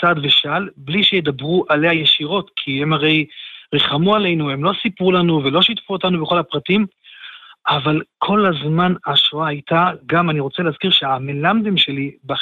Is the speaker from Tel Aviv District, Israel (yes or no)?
no; Komemiyut, Southern District, Israel; אני גדלתי במושב קוממיות, כפי שאמרתם, הרב גליס, מושב קוממיות היה מורכב, 98% מבני המושב היו ניצולי שואה, וכך גדלתי, כך, לתוך זה נולדתי